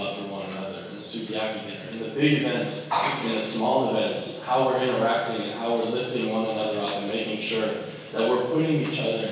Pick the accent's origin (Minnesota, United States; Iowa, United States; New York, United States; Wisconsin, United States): Iowa, United States; But when I came to this place, I came from Iowa. Iowa is a very different state than Washington.